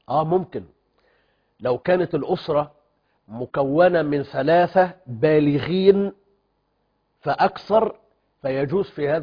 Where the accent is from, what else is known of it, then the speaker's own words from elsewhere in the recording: Egypt; إغلاق المساجد عندنا في مصر وفي غير بلادنا في بلاد المسلمين الأخرى